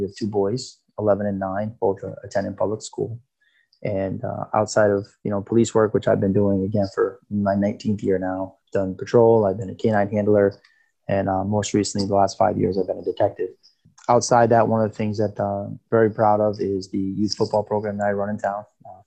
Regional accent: Westerly, Rhode Island, United States; And I grew up in Westerly. My mom was from Pawcatuck, my dad from Westerly

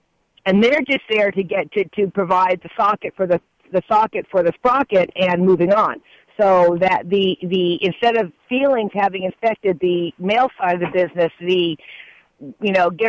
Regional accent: Berkeley, California, United States; And I'm from Berkeley as well

